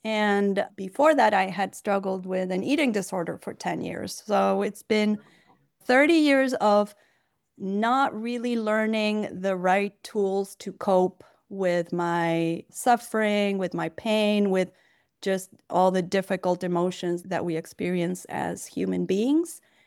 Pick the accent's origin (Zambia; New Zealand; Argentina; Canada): Argentina; English is a second language; now in Brooklyn, United States; I am in Brooklyn, New York. I am originally from Argentina. So maybe people will detect a bit of an accent. And I've lived in the States for 24 years.